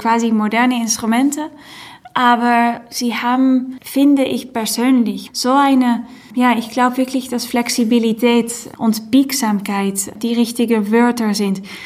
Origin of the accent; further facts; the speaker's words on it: Netherlands; German is a second language; Und es ist auch Musik, die sehr in Holland, nicht, wo ich aufgewachsen bin, präsent ist, sehr lebt.